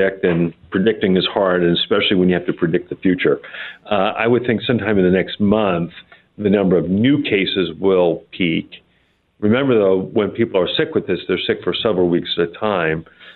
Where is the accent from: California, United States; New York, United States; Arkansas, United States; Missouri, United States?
New York, United States; New York City; Well, I grew up in New York City, and so living in a big city like that, you have a tremendous number of contacts.